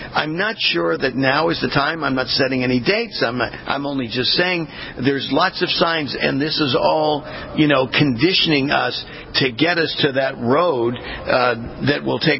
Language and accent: English; California, United States; for me, being raised, born and raised in California